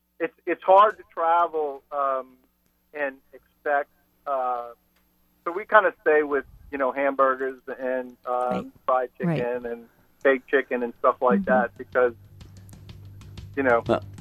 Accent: New Orleans, Louisiana, United States; also born or lived in Lafayette; Yes, I grew up in South Louisiana. I grew up in New Orleans and then moved to Lafayette.

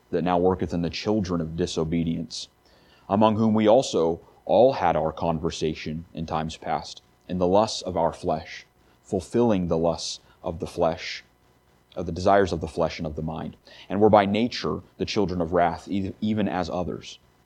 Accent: Crookston, Minnesota, United States; I am from Crookston, Minnesota.

